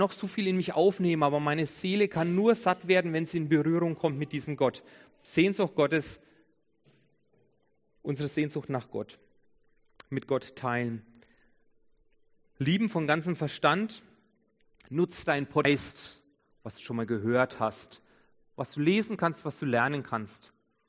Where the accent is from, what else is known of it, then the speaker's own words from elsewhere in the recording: Nuremberg, Bavaria, Germany; born there; Ihr seht, ich bin in Nürnberg geboren.